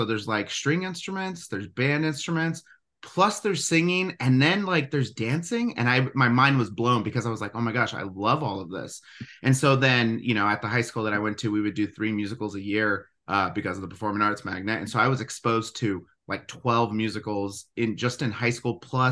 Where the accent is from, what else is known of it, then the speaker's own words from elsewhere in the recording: San Jose, California, United States; My grandpa, they're all of my family is actually from Los Angeles. I know I said I'm from San Jose, but they all play music.